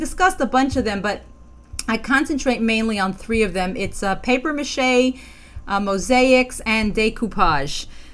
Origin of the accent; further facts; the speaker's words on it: United States; Now, I'm from the United States